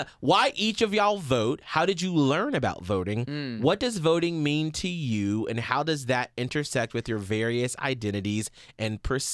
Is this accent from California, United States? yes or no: no; Atlanta, Georgia, United States; first being my race, I'm black, and growing up in Atlanta where activism is so strong there